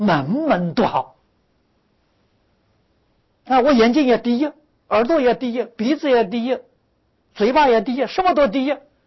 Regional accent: China; 你看我们中国人讲和平有学问的啊

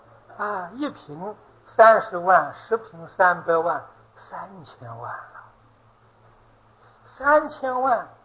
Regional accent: China; 我们中国人常说无债一身轻啊，美国人是个负债的社会

